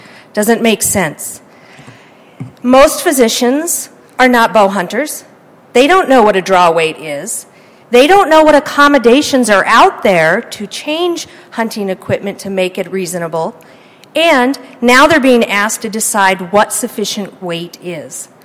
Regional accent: Montana, United States; I am a physician in Lewistown, Montana, born and raised in Montana, practiced my entire career here

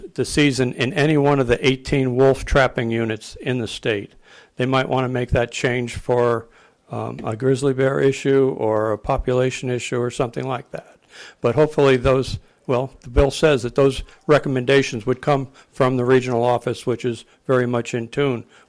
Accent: Montana, United States; I'm from House District number 13 in beautiful northwestern Montana.

